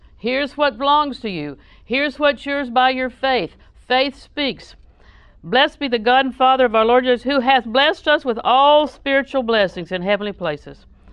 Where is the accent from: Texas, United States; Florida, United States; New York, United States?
Florida, United States; Auburndale; Did I tell you I was raised in Auburndale?